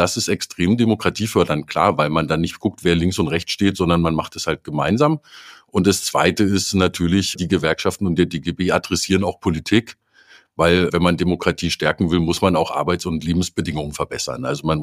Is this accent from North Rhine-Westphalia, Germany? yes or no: no; Suhl, Thuringia, Germany; Ich komme aus Suhl. Das ist in Südthüringen eigentlich total schön. Eine Stadt, die sehr viel Abwanderung erleben musste in den 90er Jahren